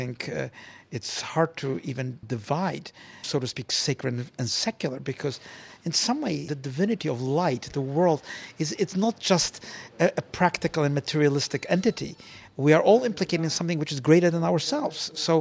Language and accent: English; Poland; moved away; I grew up under communism in Poland until we were able to leave.